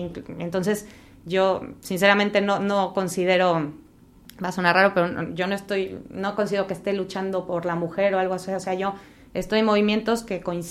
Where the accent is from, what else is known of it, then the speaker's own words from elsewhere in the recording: Mexico; de ser mexicana, que antes lo decía como, chin, vengo de México, ¿no?